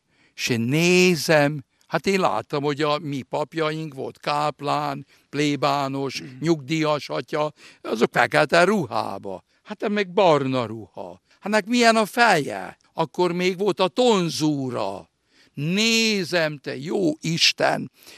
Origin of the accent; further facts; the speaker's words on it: Nagybajom, Somogy, Hungary; Nagybajomi vagyok, tehát egy olyan 16-17 kilométer.